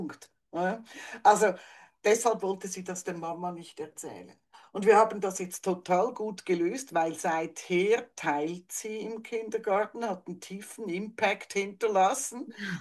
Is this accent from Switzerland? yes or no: yes; Switzerland